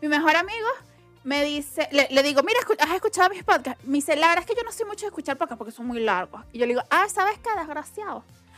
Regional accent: Guatemala; now in Ecuador; Que yo me vine de Guatemala para que en Guatepeor.

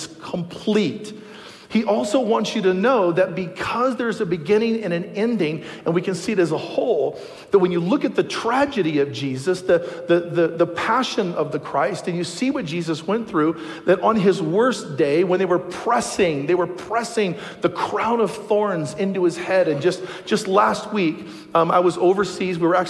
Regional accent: West Coast, United States; So I come from the West Coast. My family's there, or over the years they've been there.

